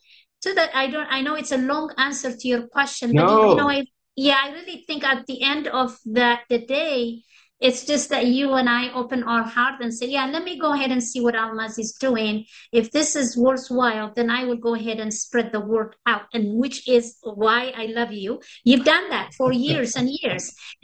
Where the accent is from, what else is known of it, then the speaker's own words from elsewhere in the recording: Eritrea; English is a second language; I come from Eritrea in East Africa. But that's just one country I come from, but I do belong to the world.